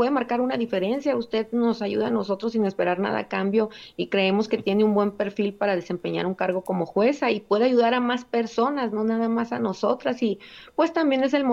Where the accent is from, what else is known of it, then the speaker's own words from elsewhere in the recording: Culiacán, Sinaloa, Mexico; pues ahí vivimos prácticamente toda nuestra vida, hicimos nuestras amistades, fuimos a la escuela, pero pues seguíamos regresando a Sinaloa porque somos originarios de Culiacán y pues ahí tenemos más familia.